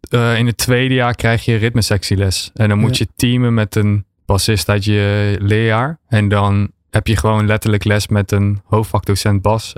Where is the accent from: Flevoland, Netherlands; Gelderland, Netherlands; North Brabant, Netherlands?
North Brabant, Netherlands; Rijsbergen; ik ging op drumles in Rijsbergen. Dat is het dorpje waar ik opgegroeid ben.